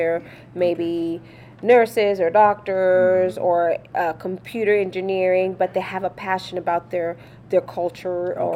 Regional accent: Tanzania; when I'm with Tanzanians, they're like, "You speak Swahili very well. We see that you're struggling in certain words, but you speak very well." But when I speak English, they don't even know that I'm Tanzanian.

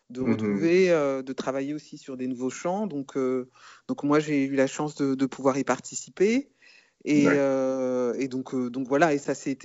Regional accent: Paris, Île-de-France, France; je suis commissaire indépendante basée à Paris. Je suis née à Paris, j'ai grandi dans cette ville.

